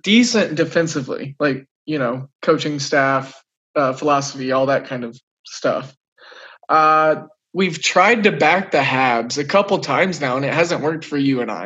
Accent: Oklahoma, United States; Come on, I'm from Oklahoma, and I can do it.

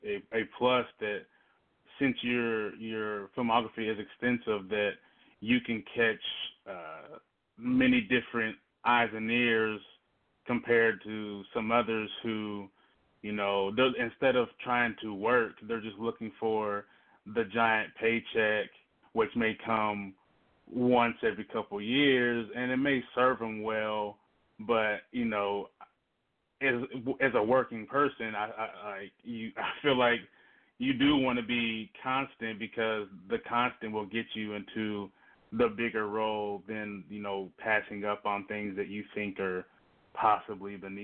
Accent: the South, United States; because I'm from the South as well

